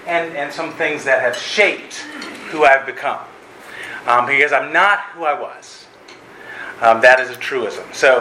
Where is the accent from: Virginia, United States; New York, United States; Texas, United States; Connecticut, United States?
Virginia, United States; Virginia Beach; also born or lived in Valdosta, Georgia / California; So I was born in Valdosta, Georgia. My dad, we moved to Virginia Beach, Virginia. We lived in Virginia Beach for about 10 years. We had an opportunity to go to California, lived in California just south of San Diego for a couple years.